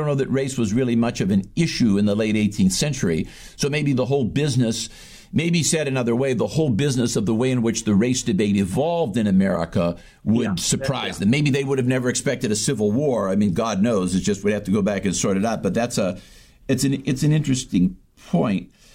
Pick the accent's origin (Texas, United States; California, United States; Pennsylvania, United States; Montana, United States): Pennsylvania, United States; Swissvale; I was from Swissvale.